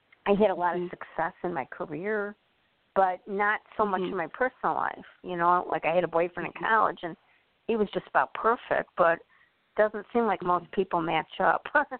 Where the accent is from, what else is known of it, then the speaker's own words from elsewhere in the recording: Chicago, Illinois, United States; I grew up in Chicago, and it was safe. It was a good neighborhood